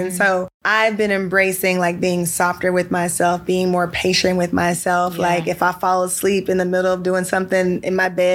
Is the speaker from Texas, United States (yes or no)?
yes; Houston, Texas, United States; Of course, I'm from Houston